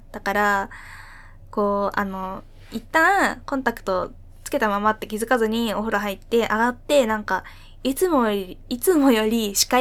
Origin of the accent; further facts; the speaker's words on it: Fukuoka, Japan; accent: Hakata dialect; 年齢19歳の現役大学2年生です。出身地は福岡県です。